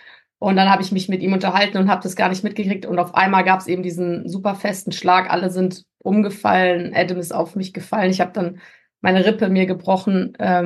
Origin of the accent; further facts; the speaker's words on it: Marburg, Hesse, Germany; Ich komme aus Marburg, hier gibt es nicht die super besten Bedingungen zum Trainieren.